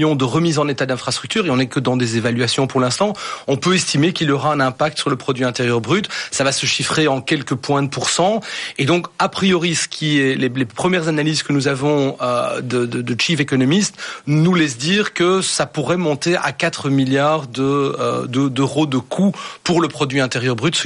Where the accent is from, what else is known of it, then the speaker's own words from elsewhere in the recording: Brussels, Belgium; en tant que Bruxellois qui vit et travaille